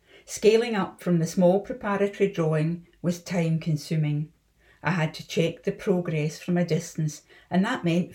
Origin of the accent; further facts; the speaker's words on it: Scotland, United Kingdom; now in Berlin, Germany; I'm a Scottish artist, and I've been living in Berlin since 1985.